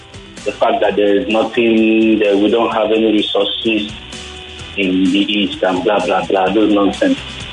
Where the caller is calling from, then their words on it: Okota, Lagos, Nigeria; I'm calling from Okota.